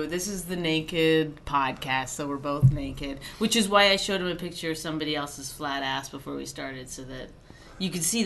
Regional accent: Canada

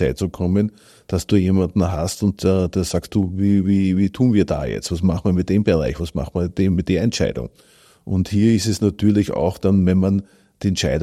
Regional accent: Burgenland, Austria; ich bin im Burgenland aufgewachsen, aber wir sind uns unserer Herkunft schon sehr wohl bewusst.

